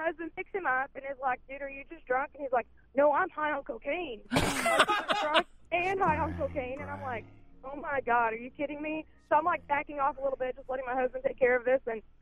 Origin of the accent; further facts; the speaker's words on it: Texas, United States; And we were like, we're from Texas.